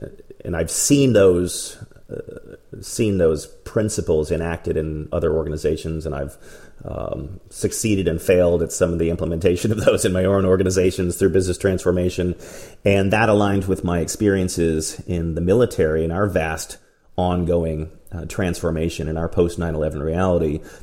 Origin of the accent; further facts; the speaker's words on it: Dallas, Texas, United States; I grew up in Dallas, as you mentioned earlier.